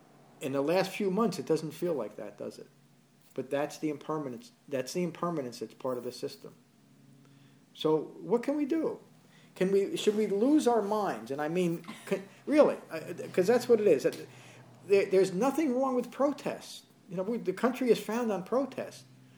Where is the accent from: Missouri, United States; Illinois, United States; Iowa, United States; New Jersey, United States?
New Jersey, United States; Berkeley Heights; I grew up in Berkeley Heights, New Jersey, nice little town.